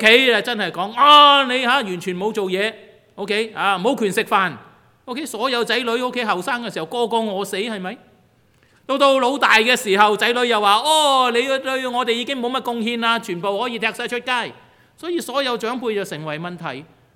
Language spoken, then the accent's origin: Chinese; Taishan, Guangdong, China; 还记得我们是台山人